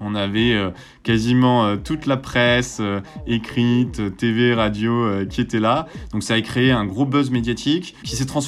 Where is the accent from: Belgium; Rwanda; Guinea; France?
France; Marseille, Provence-Alpes-Côte d'Azur; j'ai grandi à Marseille